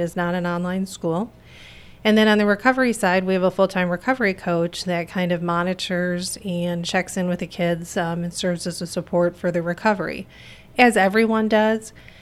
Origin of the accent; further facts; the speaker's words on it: Chicago, Illinois, United States; I'm originally from the Chicago area.